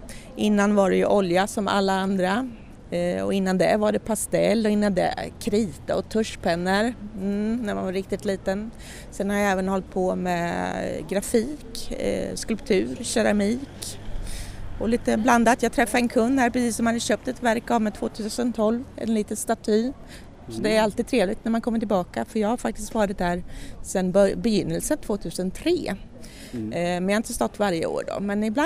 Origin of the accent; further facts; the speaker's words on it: Linköping, Östergötland, Sweden; Jag kommer från Linköping är jag född av.